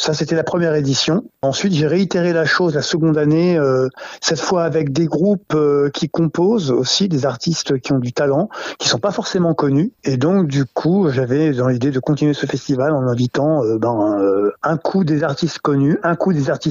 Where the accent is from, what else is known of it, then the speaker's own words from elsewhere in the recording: Brittany, France; mon amour et de mon attachement à ma région d'origine, du côté du Morbihan